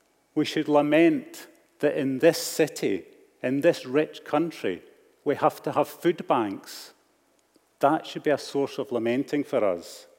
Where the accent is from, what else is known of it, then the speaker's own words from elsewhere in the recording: Scotland, United Kingdom; Maybe it's too much emotion for us dour Scots, or it's not enough stiff upper lip if you see yourself as a Brit.